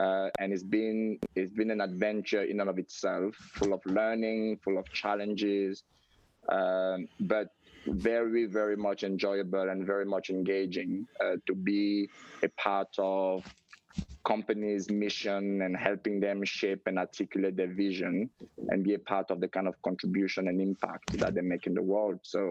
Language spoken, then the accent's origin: English; Cameroon; moved away as an adult; now in United States; I'm originally from Cameroon, in Africa, and I've lived in the US now for 15 years.